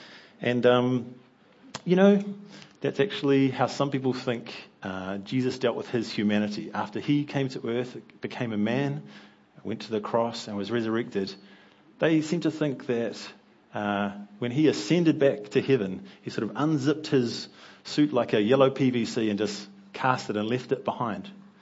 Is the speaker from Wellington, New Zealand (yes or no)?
yes; Wellington, New Zealand; I grew up here in Wellington and went to Victoria University.